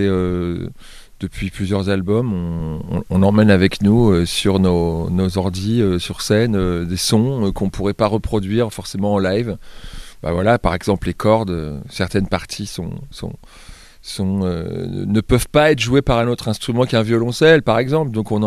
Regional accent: Bourges, Centre-Val de Loire, France; avec ma femme à Bourges, chez nous dans le Berry.

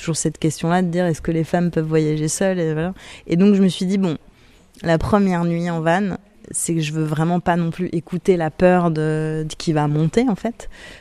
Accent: France; born there; Et je suis née en France et je connaissais pas bien les régions.

